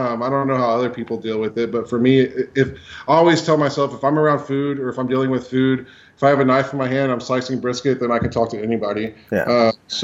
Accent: Magnolia, United States; Because I grew up in Magnolia. That was a town that I was from. Went to elementary school there, went to junior high there, went to high school there

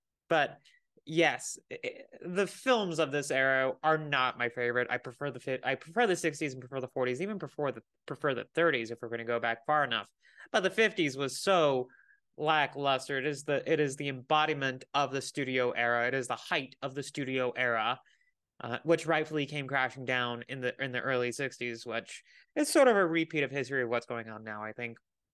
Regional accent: Sacramento, California, United States; I'm also from Sacramento.

